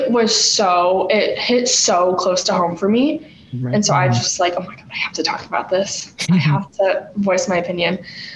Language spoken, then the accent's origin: English; Portland, Oregon, United States; I was born and raised in Portland.